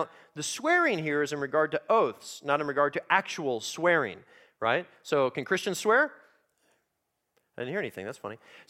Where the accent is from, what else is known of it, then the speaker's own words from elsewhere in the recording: United States; I'm an American who likes happy endings